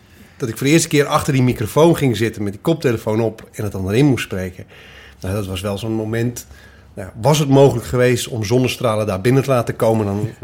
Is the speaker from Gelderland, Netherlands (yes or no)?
no; Overijssel, Netherlands; Ik kan het bij mij niet horen, maar ik kom uit Twente. Tenminste, ben ik groot geworden.